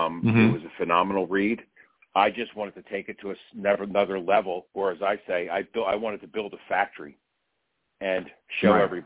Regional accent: Philadelphia, Pennsylvania, United States; I am from Philadelphia

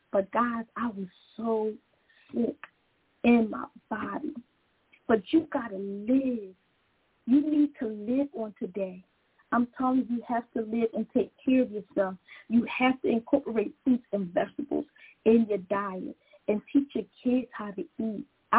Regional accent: Philadelphia, Pennsylvania, United States; and I know I'm from Philly, and I love it

